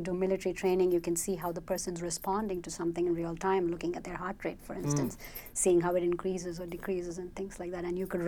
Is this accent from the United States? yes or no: no; India; And so I'm from India.